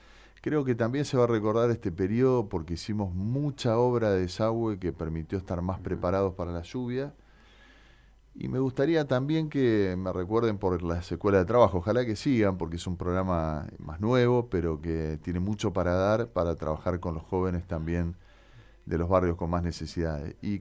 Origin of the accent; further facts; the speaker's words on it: Santa Fe, Argentina; está bueno ver lo que pudimos hacer estos años como santafesinos